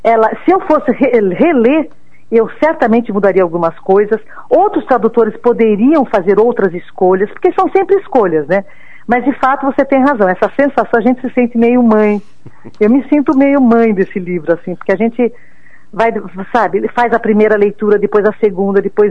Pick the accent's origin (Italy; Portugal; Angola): Italy; Sicily; first language Italian; Portuguese is a second language; A minha primeira língua foi a italiana, mas o dialeto siciliano, mas sempre a Itália, então o ritmo siciliano eu conheço bem.